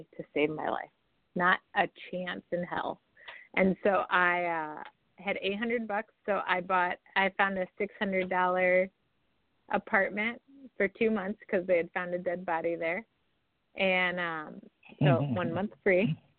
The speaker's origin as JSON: {"language": "English", "town": "Byron", "region": "Illinois", "country": "United States", "tie": "born or raised there", "said": "So I grew up in Byron, Illinois. It's near Rockford. It's a town of about 2,000 people."}